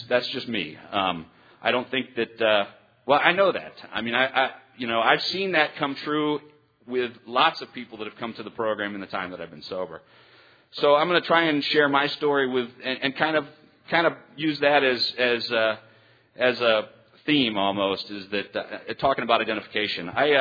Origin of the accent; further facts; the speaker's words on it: Chicago, Illinois, United States; I'm from Chicago, and I have a home group in Chicago.